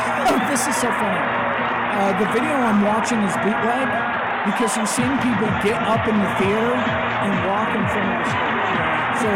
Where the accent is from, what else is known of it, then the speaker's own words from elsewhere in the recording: Houston, Texas, United States; And I grew up in Houston, you know, far away from where things were happening in New York City.